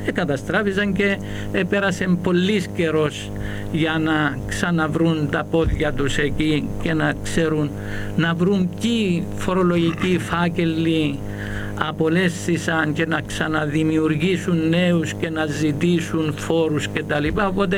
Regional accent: Pachyammos, Nicosia District, Cyprus; now in Nicosia, Cyprus; επειδή εγώ ήμουν και από τον Παχίαμον, όπως σας ανέφερα, έφυγα την ημέρα που έκλεισαν τα γραφεία μεταξύ και ήρθα στη Λευκωσία.

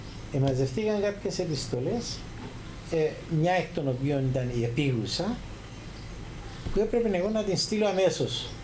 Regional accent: Kyperounta, Limassol District, Cyprus; εγώ είμαι από την Κυπερούντα.

